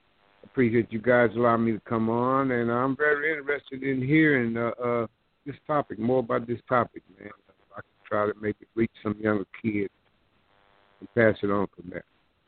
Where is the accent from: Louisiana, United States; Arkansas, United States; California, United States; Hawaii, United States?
Louisiana, United States; Lake Charles; I'm from Lake Charles, Louisiana.